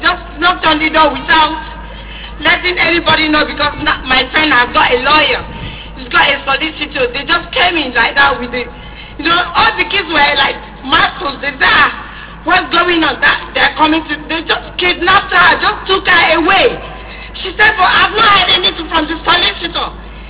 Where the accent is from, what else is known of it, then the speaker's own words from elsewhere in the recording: Nigeria; moved away as an adult; now in United Kingdom; Actually, I'm a Nigerian.